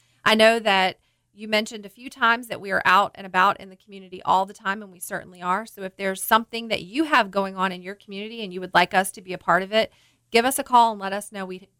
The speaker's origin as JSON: {"language": "English", "town": "Louisa County", "region": "Virginia", "country": "United States", "tie": "born or raised there", "said": "I mentioned just a moment ago that I am from Louisa County, born and raised."}